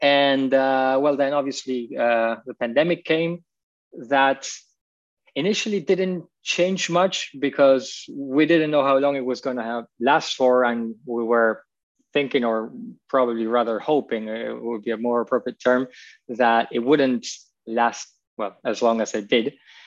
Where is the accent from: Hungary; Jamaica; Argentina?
Argentina; English is a second language; moved away as an adult; also born or lived in United States; now in Italy; I'm originally from Argentina. I was trained as an engineer and an economist there. I moved to the US, I did a business school there. And after business school, I moved to Italy, where I'm living right now.